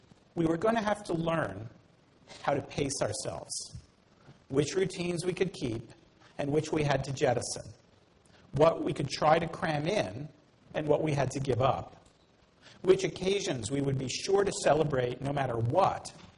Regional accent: Cambridge, Massachusetts, United States; When I was growing up, we grew up in Cambridge, Massachusetts

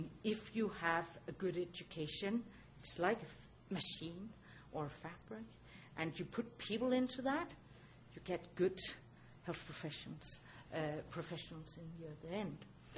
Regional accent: Bangalore, Karnataka, India; now in Canada; I've never experienced the psychometric here because I come from Bangalore

